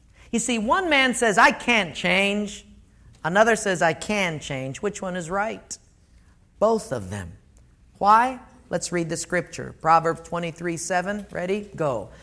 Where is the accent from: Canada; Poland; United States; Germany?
United States; Hawaii; because, you know, I'm from Hawaii. I'm different.